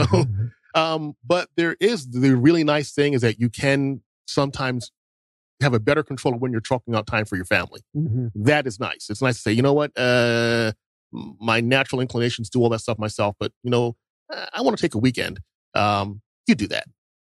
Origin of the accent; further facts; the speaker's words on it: Baltimore, Maryland, United States; I had to get up to, we're originally from Baltimore, to get up to Baltimore for his funeral.